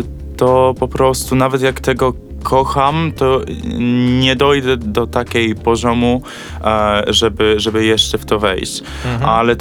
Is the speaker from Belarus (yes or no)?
no; United States; moved away as an adult; now in Poland; Miałem 18 lat. Od 18. Urodzenia urodziłem się w Stanach i wychowałem się do 18 roku życia. A przed 18 roku życia, no to byłem w Polsce kilka razy.